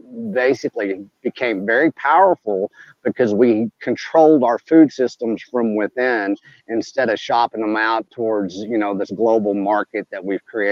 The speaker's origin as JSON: {"language": "English", "town": "Canyon", "region": "Texas", "country": "United States", "tie": "born or raised there", "said": "I come from West Texas. I come from agriculture and ranching. That's basically been my life. I mean, I'm sixth generational Texan. We come from outside of a place called Lotney, Texas, close to the Matador Ranch. But I grew up outside of Canyon, Texas."}